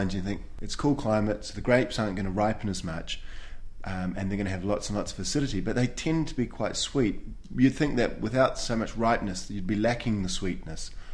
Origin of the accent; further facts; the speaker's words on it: New Zealand; I'm a Kiwi, so I'm not really allowed to have an opinion.